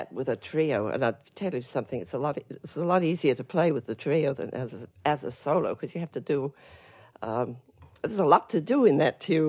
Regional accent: England, United Kingdom; moved away; So when I came here from England, I was so thrilled to get to meet him.

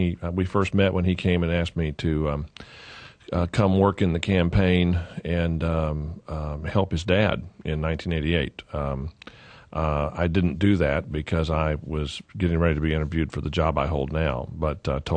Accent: Texas, United States; now in Tennessee, United States; sixth-generation Texan, so while I'm living in Tennessee, I have a great interest in what happens in my home state.

